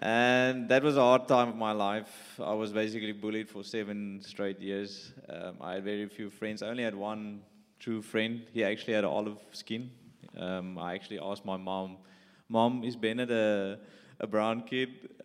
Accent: Bloemfontein, Free State, South Africa; born there; also born or lived in Cape Town; up in a typical medium, middle to high income Afrikaans white family. I was born in Bloemfontein in 1990. We moved all over the place and settled down in Cape Town.

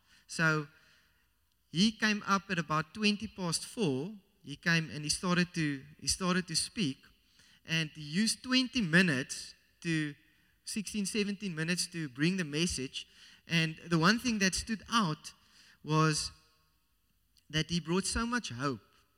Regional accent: Somerset West, Western Cape, South Africa; I grew up in Somerset West, and I also grew up in this church.

